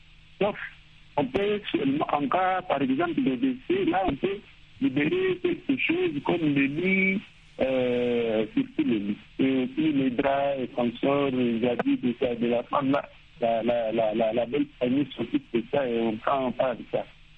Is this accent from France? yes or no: no; DR Congo; Et chez nous, en République démocratique du Congo, nous avons deux options.